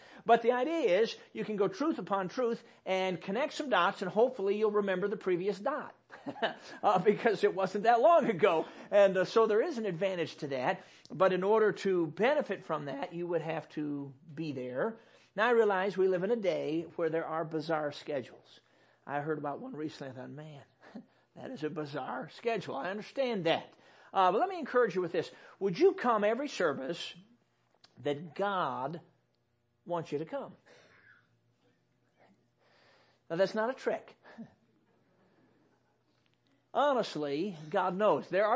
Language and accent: English; Chicago, Illinois, United States; Now, I'm a city kid. I grew up in Chicago.